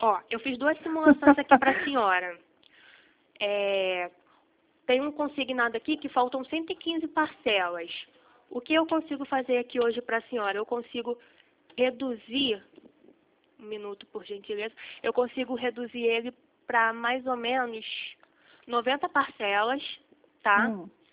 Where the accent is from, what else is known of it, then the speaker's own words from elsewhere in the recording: Rio de Janeiro, Brazil; sou do Rio.